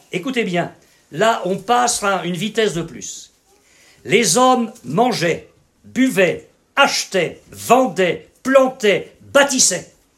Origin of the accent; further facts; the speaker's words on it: Normandy, France; moi je viens de Normandie